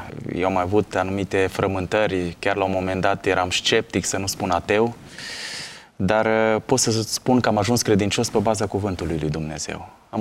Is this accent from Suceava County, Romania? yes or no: no; Bihor County, Romania; Eu vin din județul Bihor, dintr-o localitate mai micuță, e un orășel.